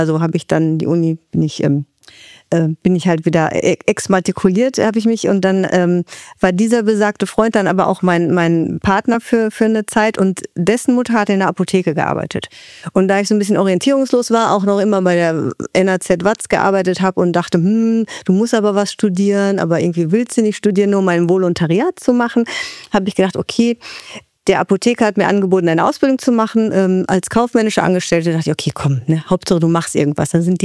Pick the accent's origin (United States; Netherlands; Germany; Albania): United States; Kauai, Hawaii; Genau, es ist Kauai. Das ist die Garteninsel, die westlichste Insel.